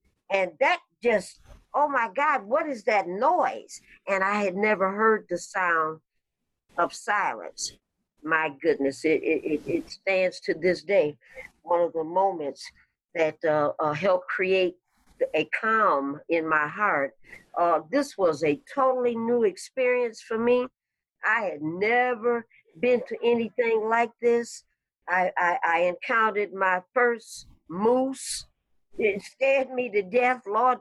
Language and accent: English; Detroit, Michigan, United States; I'm a city kid, and I'm born and raised in Detroit, so I'm familiar with cars, automobile factories